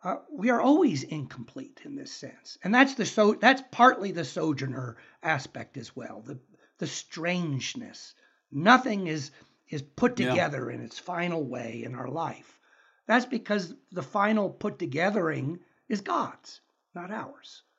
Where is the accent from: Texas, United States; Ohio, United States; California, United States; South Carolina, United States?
California, United States; Berkeley; I grew up in Berkeley in the 60s and early 70s.